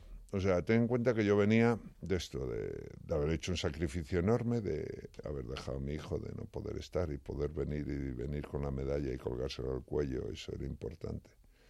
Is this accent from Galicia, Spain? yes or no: yes; Galicia, Spain; Soy gallego.